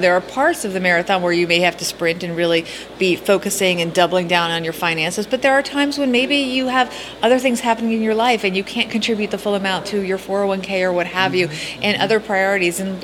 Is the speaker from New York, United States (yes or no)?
yes; New York City, New York, United States; Well, this is great because I'm from New York City, so this was a way to relax and get away.